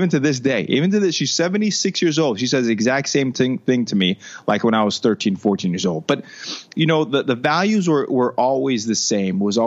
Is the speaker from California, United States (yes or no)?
yes; Los Angeles, California, United States; Yeah, so I grew up in Los Angeles. I have one younger sister, but there's 10 of us. So my mom had had 8 kids in the Philippines.